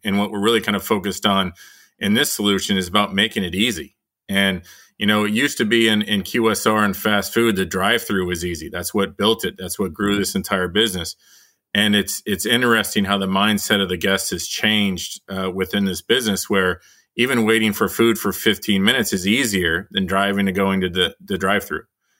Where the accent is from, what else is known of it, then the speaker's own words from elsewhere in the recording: Arizona, United States; which is a brand I grew up with growing up in Arizona, eating their spicy chicken sandwiches, going there after high school games.